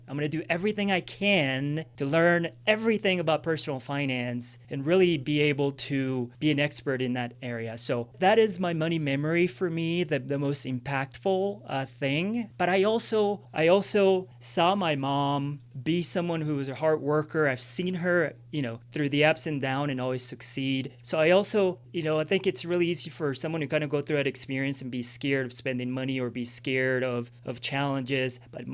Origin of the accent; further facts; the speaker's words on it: Villavicencio, Meta, Colombia; English is a second language; I grew up in Colombia when I was 80, grew up in Villavicencio, Los Llanos Orientales, which that's really where a lot of the drug cartels and a lot of the stuff was happening. It's kind of the gateway through the jungle.